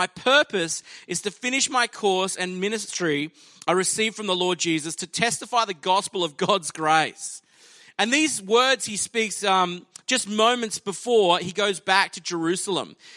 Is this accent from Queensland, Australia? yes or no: yes; Toowoomba, Queensland, Australia; I grew up in Toowoomba, and so every Easter for pretty much my entire childhood revolved around a big music festival called Easter Fest. And my parents, our family, we lived just around the corner from it.